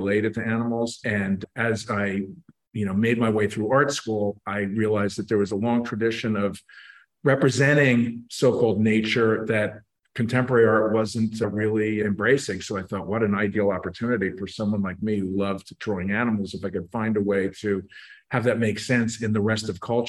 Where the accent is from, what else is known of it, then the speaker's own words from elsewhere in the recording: Manhattan, New York, United States; now in Connecticut, United States; As a city kid, I grew up in Manhattan.